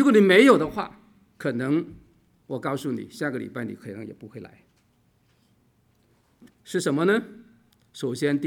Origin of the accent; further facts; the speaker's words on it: Hong Kong; 我虽然是来自香港